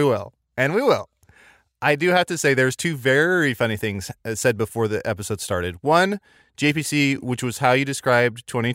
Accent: Midwest, United States; I grew up in the Midwest, and it does suck that our school, I think all girls had first period.

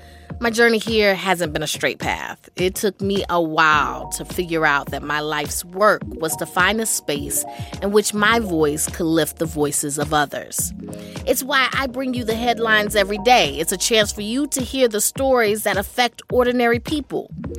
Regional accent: Durham, North Carolina, United States; I'm from the South, raised in Durham, North Carolina, and we all know the South is a very particular region of the U.S. I grew up there, so I can say that.

